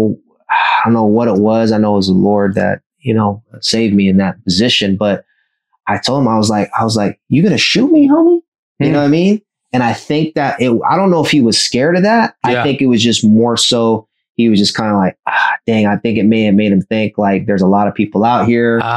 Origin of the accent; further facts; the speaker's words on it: Oceanside, California, United States; It's like, you know, if people ask you where you're from, there's always that kind of like, "I'm from Oceanside."